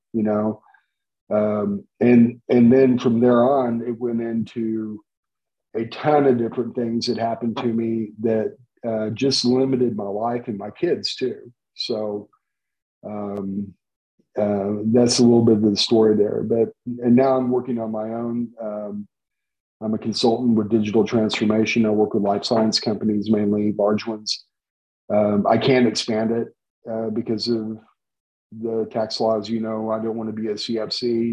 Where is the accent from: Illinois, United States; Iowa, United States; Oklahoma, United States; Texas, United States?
Oklahoma, United States; also born or lived in Colorado; Well, I grew up in Oklahoma. I was born in Colorado. I grew up in Oklahoma.